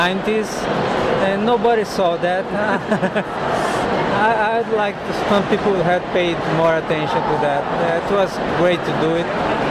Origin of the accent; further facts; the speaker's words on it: Brazil; And I grew up in Brazil